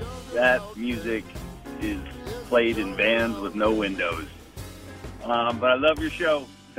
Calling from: Chicago, Illinois, United States; I'm calling from Chicago, Illinois.

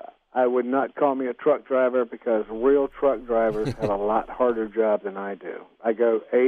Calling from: Wake Forest, North Carolina, United States; Wake Forest, North Carolina.

